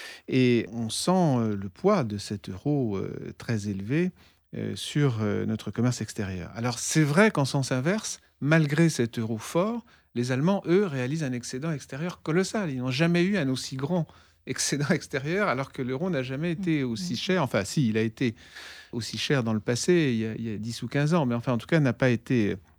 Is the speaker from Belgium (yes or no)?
no; France; de notre point de vue, à nous, Français en tout cas